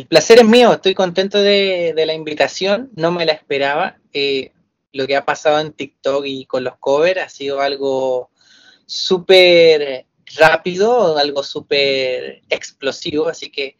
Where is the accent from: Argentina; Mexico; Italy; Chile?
Chile; tengo 28 años, soy de Chile, soy chileno.